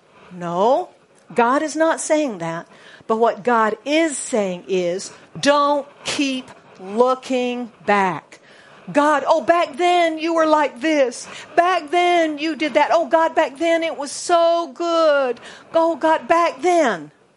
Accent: United States; But since I'm American, I'm going to say basil, okay?

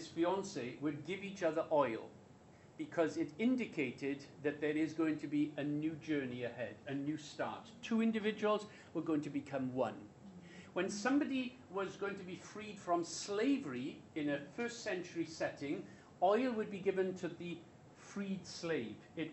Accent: Wales, United Kingdom; I told you I come from Wales

